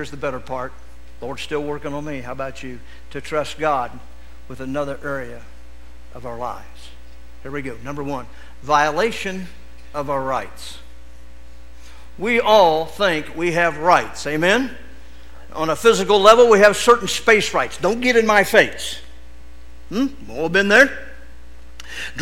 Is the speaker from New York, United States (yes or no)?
no; Michigan, United States; now in Texas, United States; I came from Michigan to Texas, whatsoever state to be content. Amen? And you Texans have helped me out.